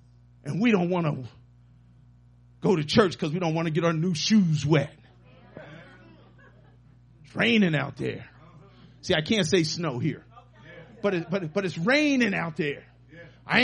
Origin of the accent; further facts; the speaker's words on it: Pennsylvania, United States; I got news for you. I do. And I'm from Pennsylvania.